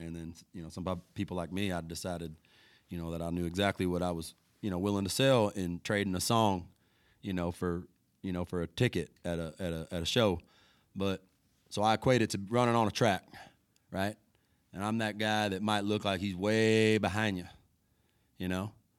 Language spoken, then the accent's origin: English; Texas, United States; maybe I feel like the idea of freedom that I was sold when I was a young kid growing up in Texas wasn't really all it